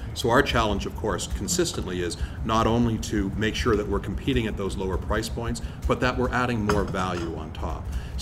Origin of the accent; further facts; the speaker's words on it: Canada; a tip to my home country of Canada